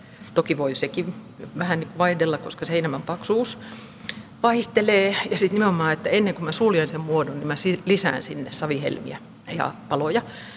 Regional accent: Lauritsala, South Karelia, Finland; born there; Ja mä oon itäsuomalainen, eli Saimaan rannalla syntynyt Lauritsalassa, Lappeenrannan kupeessa.

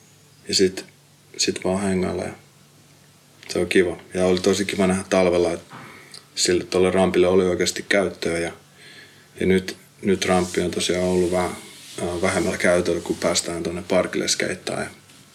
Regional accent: Lohja, Uusimaa, Finland; mä oon kotoisin Lohjalta

